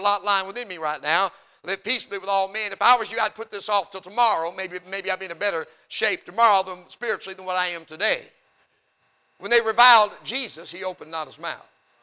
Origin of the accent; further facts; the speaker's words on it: United States; there's something inside of me as an American that said, wait a minute, they attacked us and somebody's got to be held responsible.